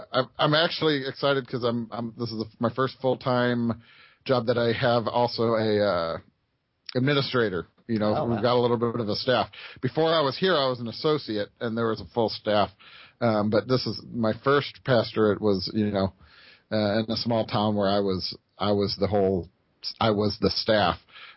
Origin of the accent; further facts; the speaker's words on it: Schaumburg, Illinois, United States; I grew up in the Chicago area too, but I actually grew up more of a White Sox fan.